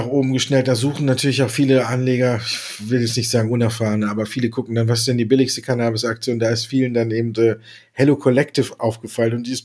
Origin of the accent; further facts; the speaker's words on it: Düsseldorf, North Rhine-Westphalia, Germany; born there; ich als geborener Düsseldorfer